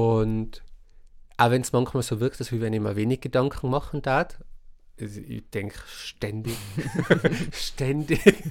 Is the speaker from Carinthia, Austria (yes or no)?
no; Tyrol, Austria; vielleicht wäre dann das als Tiroler nochmal ein bisschen mehr eingeimpft. Der ist einfach da. Das ist, du hast den Dialekt